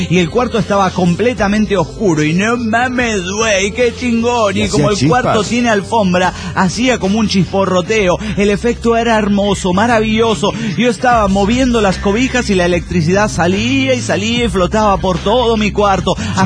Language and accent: Spanish; Coatzacoalcos, Veracruz, Mexico; Hola, ¿cómo están, amigos?